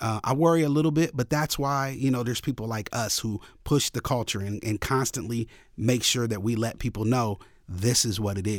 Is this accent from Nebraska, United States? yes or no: no; Columbus, Ohio, United States; I'm from Columbus, Ohio, right? So there weren't many opportunities to become like, you know, a big hip hop star.